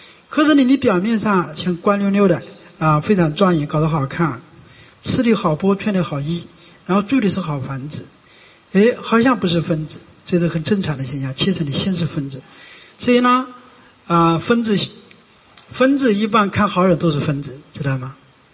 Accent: China; 所以那时候我们中国人的思想真的很好

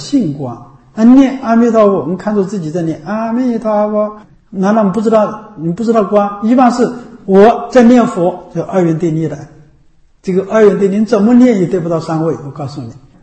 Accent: China; 所以我们中国人呢，一个毛病

